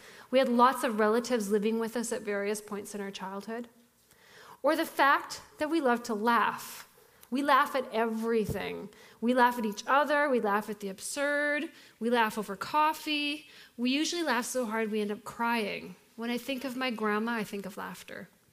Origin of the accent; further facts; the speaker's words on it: Canada; I would just say I'm Canadian. Simple, easy, mostly Caucasian with a little First Nations mixed in.